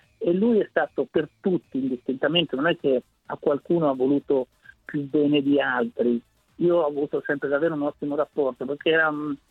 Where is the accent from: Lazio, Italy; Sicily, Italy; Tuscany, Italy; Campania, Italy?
Tuscany, Italy; Prato; sono nato a Prato, vicino a Prato, stavo vicino alla campagna